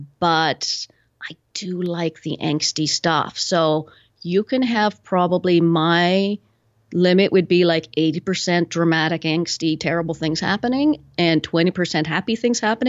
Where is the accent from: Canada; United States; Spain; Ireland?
Canada; I don't know if it's because I'm a Canadian and it's like, well, Vancouver, not good enough for you anymore